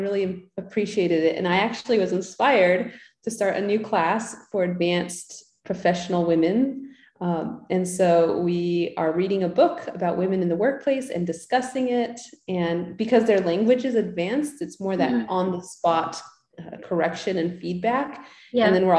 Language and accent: English; United States; won't do what you want them to do unless you're kind of more strict maybe than I would be used to being as an American.